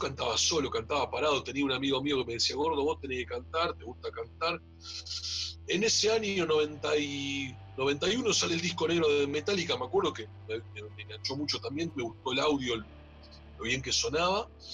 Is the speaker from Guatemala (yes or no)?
no; Olivos, Buenos Aires Province, Argentina; Yo soy de Zona Norte, hice mi primario acá, soy de Olivos. Mi primario en el Jardín Conejina y de Martínez, hice primario y secundario en el Colegio de La Salle de Florida, soy técnico químico